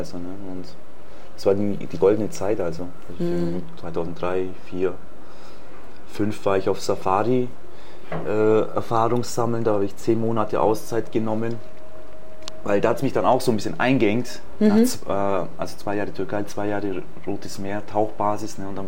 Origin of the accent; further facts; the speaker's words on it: Bavaria, Germany; born there; Also ja, ich bin in Bayern geboren, bei Illertissen, bin jetzt 44 Jahre